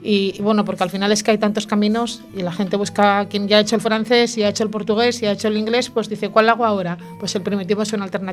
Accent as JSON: {"language": "Spanish", "town": "Oviedo", "region": "Asturias", "country": "Spain", "said": "llegamos a mi tierra, a mi ciudad, que soy de Oviedo"}